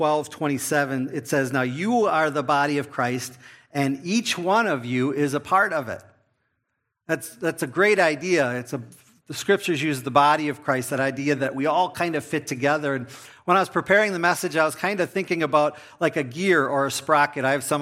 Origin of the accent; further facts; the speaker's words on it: Green Bay, Wisconsin, United States; Now, we grew up in Green Bay, Wisconsin, and so all the way across the state, the other side of the state, and so yes, I am a Packer fan.